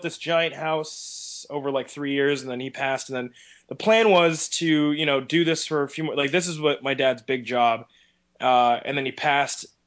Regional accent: Erie, Pennsylvania, United States; I grew up in Erie, Pennsylvania. Majority of my life has been spent in Erie.

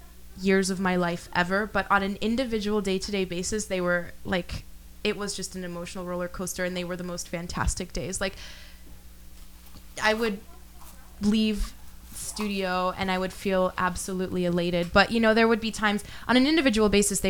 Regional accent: Saxony-Anhalt, Germany; English is a second language; also born or lived in Aschersleben; I was born in Aschersleben, which is in former East Germany, and I lived most of my childhood in a state called Sachsen-Anhalt, which is, like, I think in English it's called Saxony

